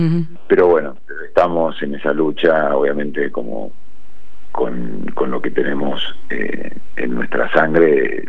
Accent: Argentina; Realmente soy el único argentino que está nombrado como presidente.

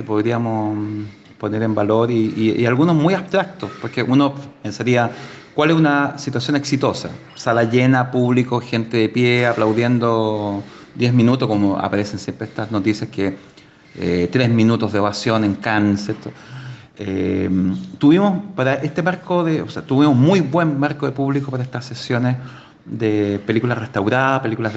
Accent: Chile; de cómo somos los chilenos también, los chilenos, latinoamericanos, que decimos una cosa, pero estamos entendiendo otra

